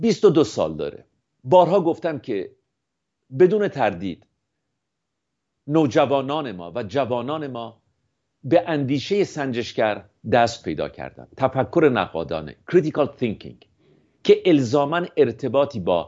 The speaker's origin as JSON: {"language": "Persian", "town": "Shiraz", "region": "Fars", "country": "Iran", "tie": "born there", "said": "همه ما لر هستیم. من که در شیراز به دنیا اومدم"}